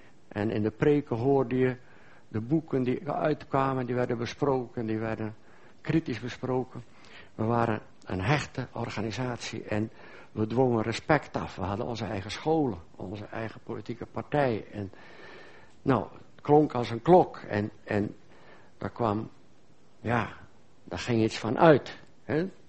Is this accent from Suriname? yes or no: no; Netherlands; moved away as an adult; En dat is Nederland. Dat is mijn vaderland.